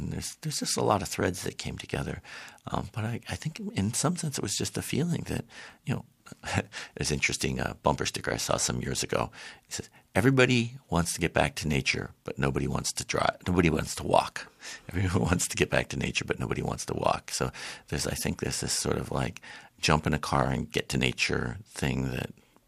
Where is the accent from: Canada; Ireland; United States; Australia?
United States; Washington, District of Columbia; And we grew up in Washington, D.C., and so we would go out in the mountains, just spoke to me.